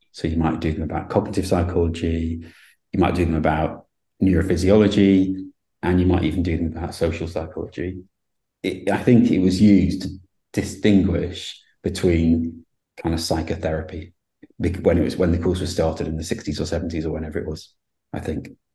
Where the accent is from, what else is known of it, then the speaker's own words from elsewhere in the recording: North West England, United Kingdom; I'm from the Lake District, from Cumbria, and I went back after my degree